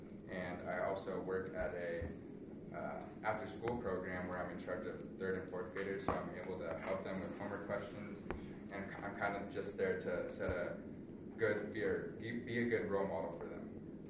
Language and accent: English; San Diego, California, United States; now in Reno, United States; I'm from San Diego, California. I'm a freshman here